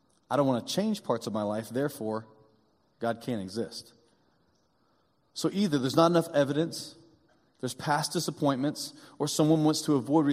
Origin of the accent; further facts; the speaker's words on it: Indiana, United States; Well, growing up in Indiana and growing up on a farm, we had all kinds of things that grew.